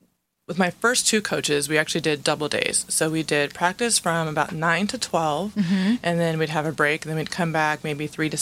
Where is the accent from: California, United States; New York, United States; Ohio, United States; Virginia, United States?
California, United States; Laguna Hills; And so I grew up here in Laguna Hills, and in 1984, the Los Angeles Olympics were here